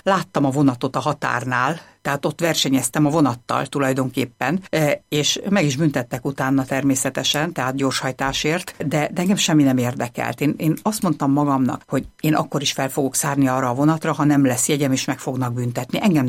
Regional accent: Hungary; now in Germany; miután én egy magyar lány vagyok, aki beszél németül, de hát azért ugye mégse vagyok német

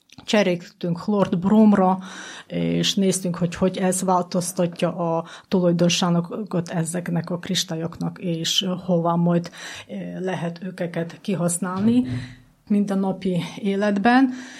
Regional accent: Zakarpattia Oblast, Ukraine; now in Hungary; hogy mi Kárpátaljából jöttünk, Ukrajnából jöttünk

